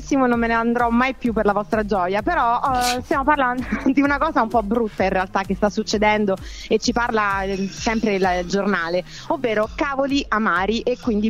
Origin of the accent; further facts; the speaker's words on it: Rome, Lazio, Italy; Io sono dell'Axa comunque.